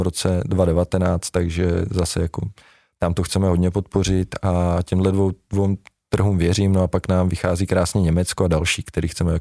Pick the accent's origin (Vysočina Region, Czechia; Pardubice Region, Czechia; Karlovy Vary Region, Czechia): Vysočina Region, Czechia; Třebíč; ale není jako podporu poskytujeme my jako Češi z Třebíče